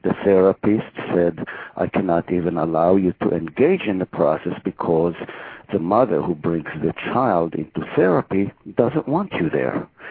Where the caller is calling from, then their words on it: New York, United States; New York State.